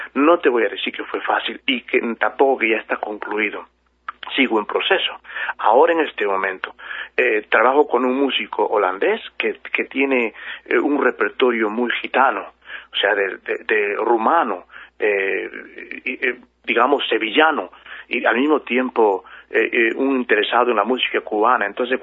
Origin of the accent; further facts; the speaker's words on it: Huancayo, Junín, Peru; yo nací en la Sierra Central de Perú, en Huancayo. Entonces uno crece en un medio bastante indígena, ¿eh? Convive con el mundo indígena